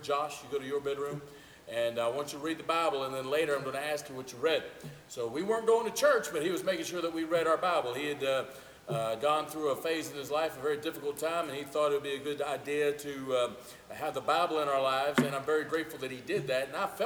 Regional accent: Eden, North Carolina, United States; I was born and raised in Eden, North Carolina, about 2.5 hours away. Came from Stoneville this morning.

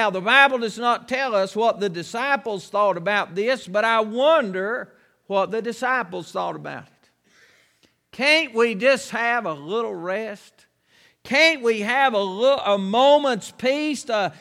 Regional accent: Boone, North Carolina, United States; I was thinking about growing up. I grew up here, born and raised in Boone, North Carolina.

